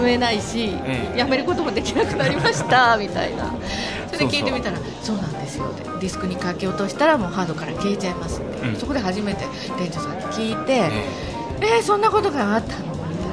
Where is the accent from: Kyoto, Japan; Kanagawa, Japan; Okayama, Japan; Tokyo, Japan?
Okayama, Japan; now in Miami, United States; 生粋の岡山県人なんですがフロリダのマイアミに住んでます。